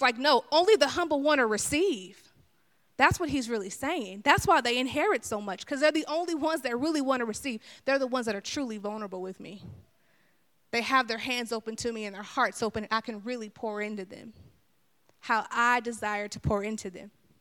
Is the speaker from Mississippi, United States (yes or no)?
yes; Mississippi, United States; You know, I'm country. You know, I grew up in Mississippi. And I say a lot of y'alls. I got some slang in me, you know.